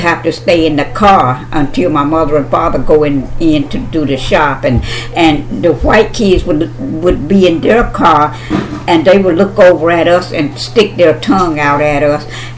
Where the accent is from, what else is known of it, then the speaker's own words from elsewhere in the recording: North Carolina, United States; born there; I was born in the South. Okay. We're at in the South. In North Carolina, in Washington County.